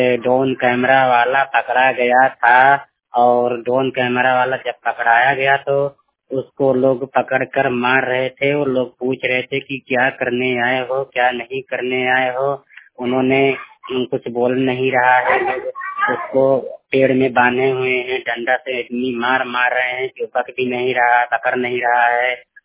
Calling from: Maharajganj, Uttar Pradesh, India; फत्तूपुर महाराजगंज जिला जौनपुर से मैं विकलांगता ब्लाइंड बोल रहा हूँ।

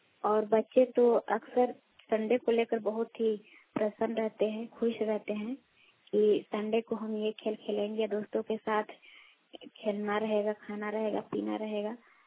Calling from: Jharkhand, India; मेरे गाँव पंचायत रुमंडी प्रखंड जिला रांची झारखंड से बोल रही हूँ।

